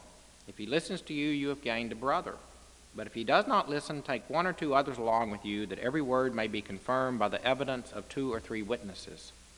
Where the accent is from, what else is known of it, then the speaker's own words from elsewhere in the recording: Texas, United States; And as you can imagine, a Methodist kid growing up in Texas, well, I always knew who ran the society, the Baptists did.